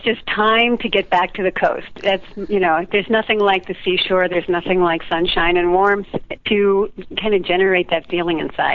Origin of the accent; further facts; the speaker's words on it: New York, United States; also born or lived in Iowa; No, I grew up in New York.